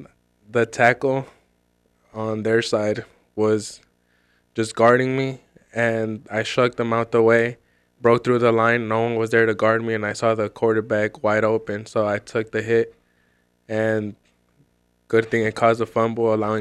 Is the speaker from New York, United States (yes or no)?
no; Las Vegas, Nevada, United States; now in Warsaw; Well, I grew up in Vegas, and I moved to Warsaw about 4 years ago.